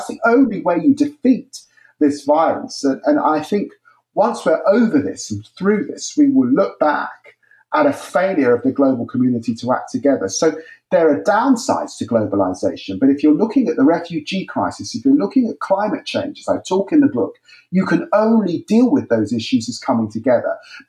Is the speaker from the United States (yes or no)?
no; England, United Kingdom; I'm English, and I'm proud to be Caribbean.